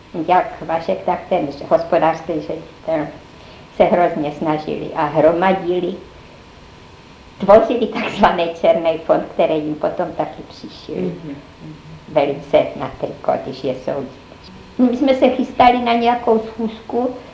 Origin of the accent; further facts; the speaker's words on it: Moravia, Czechia; nejsem Pražačka, ba ani ne Češka. Já jsem z Morav, z malého města. A tam jsem prožila vlastně svůj život až do maturity.